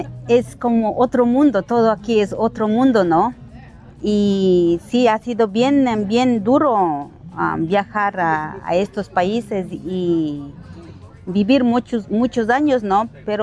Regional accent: Peguche, Imbabura, Ecuador; now in New Zealand; una chica quechua hablante. Vivo 30 años en Nueva Zelanda. Mis padres yo soy originalmente de Peguche, como dicen la Peguche tía. Vivo aquí 30 años

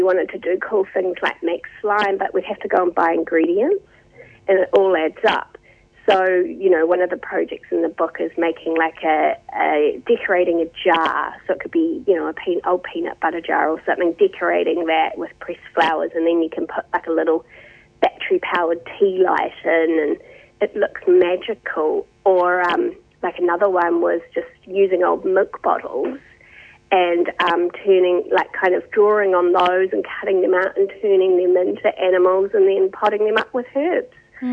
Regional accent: Napier, Hawke's Bay, New Zealand; her and I grew up in Hawke's Bay. We're both from Napier

